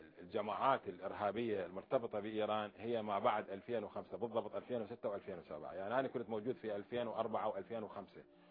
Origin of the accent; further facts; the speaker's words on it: Iraq; احنا حتى كان كعراقي